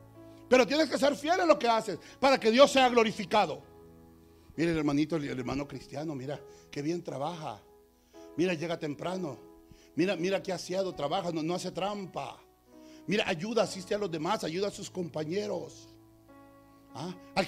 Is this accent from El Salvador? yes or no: yes; El Salvador; Y se enojan, especialmente mis paisanos. Y voy con mis paisanos porque soy salvadoreño.